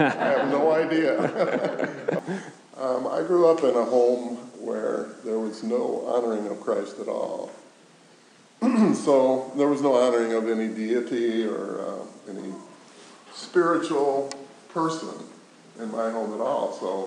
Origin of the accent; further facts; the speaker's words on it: Rockford, Illinois, United States; In Rockford, Illinois.